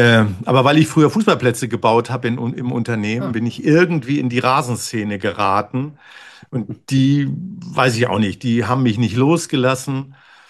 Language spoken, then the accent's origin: German; Hamburg, Germany; ich komme ja aus Hamburg.